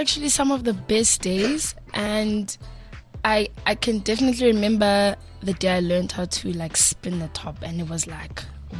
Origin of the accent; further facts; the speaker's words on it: Tembisa, Gauteng, South Africa; Okay, I am originally from Tembisa. I'm from Hospital View. Born in October 23rd, like my birthday just passed actually. Born in 1990.